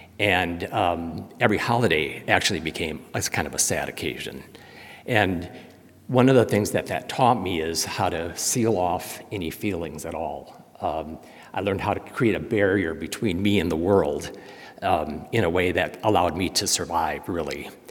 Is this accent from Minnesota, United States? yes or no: yes; Winona, Minnesota, United States; Yeah, I was born here in Winona at the old hospital, if anybody remembers that.